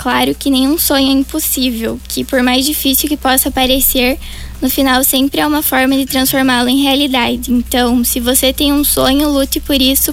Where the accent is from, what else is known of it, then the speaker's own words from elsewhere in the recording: Itaiópolis, Santa Catarina, Brazil; born there; eu nasci aqui em Itaiópolis mesmo, tenho 20 anos